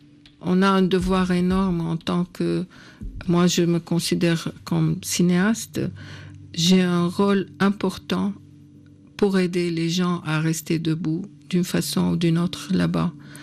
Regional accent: Syria; French is a second language; now in France; je sais que j'ai un accent qui marque que je ne suis pas française, mais je n'ai jamais essayé de l'effacer ou de faire un effort, parce que je ne veux pas. Je veux rester une Syrienne en France jusqu'à la liberté de la Syrie.

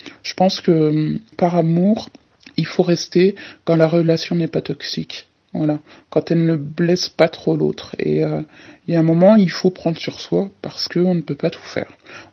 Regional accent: Belgium; je viens de Belgique

